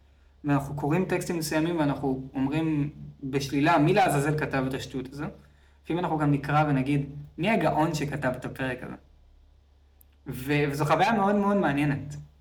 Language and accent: Hebrew; Tel Aviv, Tel Aviv District, Israel; אני תמיד אוהב לתת את הדוגמה שגדלתי בתל אביב והייתי לוקח אוטובוס של דן כל בוקר לבית הספר, כשהייתי בחטיבה.